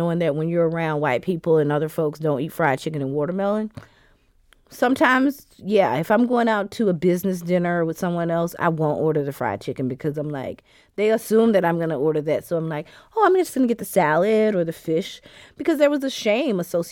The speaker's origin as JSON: {"language": "English", "region": "the South", "country": "United States", "said": "And I'm like, I guess they asked me that because I'm from the South."}